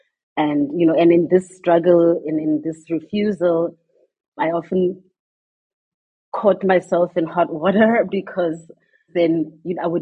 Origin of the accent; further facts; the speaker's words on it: Mafikeng, North West, South Africa; So I grew up in the 80s in Mafeking. And at the time, Mafeking was, of course, a homeland, not part of South Africa